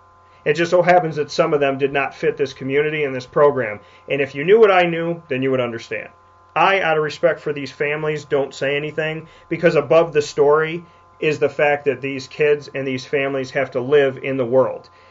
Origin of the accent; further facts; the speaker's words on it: Syracuse, New York, United States; Growing up in Syracuse, knowing what the Dome used to be, knowing what it is now